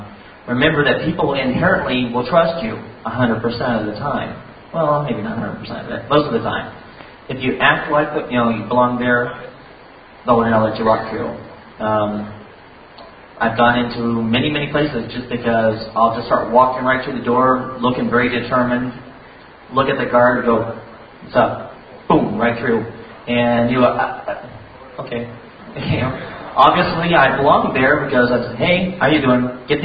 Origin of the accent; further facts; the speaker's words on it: California, United States; I'm actually from California. My first trip out here to New York.